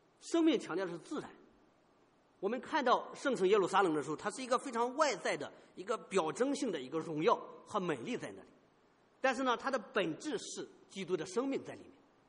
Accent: Shandong, China; now in United States; 我相信大陆来的可能都有这样的经历哈。我是在农村长大的哈。

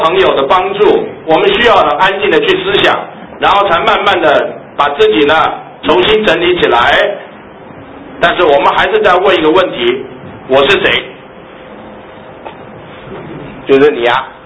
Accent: China; 因为我们是中国人，所以呢我们必须呢懂得呢中文

